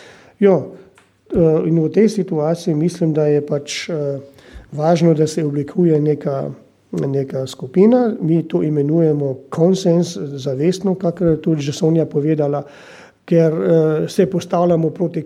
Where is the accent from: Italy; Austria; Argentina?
Austria; Carinthia; s katero se imamo kot koroški Slovenci pogajati ali pa štritati